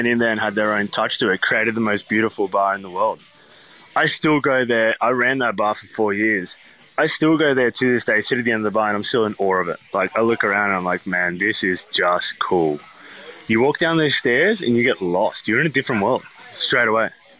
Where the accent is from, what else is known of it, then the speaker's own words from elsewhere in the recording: Skopje, North Macedonia; a town in Macedonia, which is where I'm from. So I'm from Skopje, which is the capital.